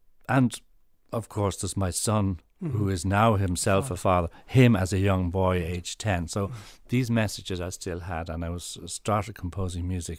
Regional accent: Malahide, Leinster, Ireland; I grew up in Malahide, and we had the worst band name ever

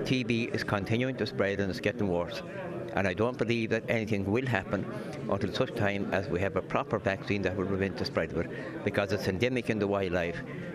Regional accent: Loughrea, Connacht, Ireland; I'm from Kinradima, Loughrea.

